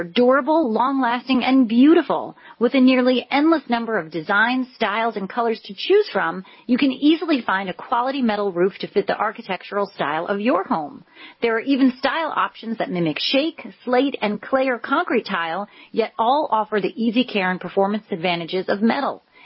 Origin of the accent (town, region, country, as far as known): New York, United States